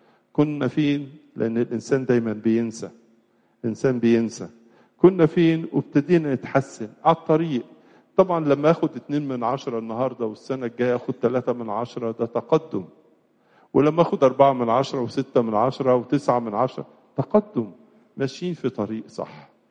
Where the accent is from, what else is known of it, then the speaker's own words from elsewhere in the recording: Egypt; لكن بلادنا مصر لها خصوصية